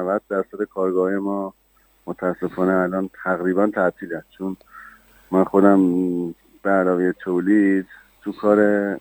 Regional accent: Iran; میخوندن میدونن ما ایرانیم،

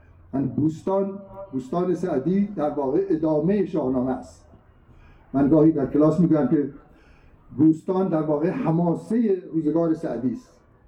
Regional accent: Khorasan, Iran; من از خراسان آمدم، با وجود فردوسی در واقع بزرگ شدم، در نام فردوسی و در خون فردوسی

